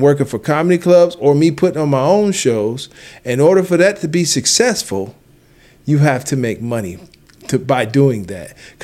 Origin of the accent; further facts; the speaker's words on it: Erie, Pennsylvania, United States; I'm from Erie. Come check me out.